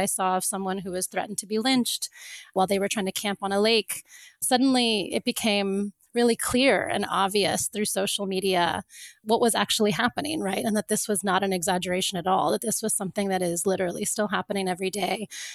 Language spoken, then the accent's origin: English; Florida, United States; I know for me, when I grew up in Florida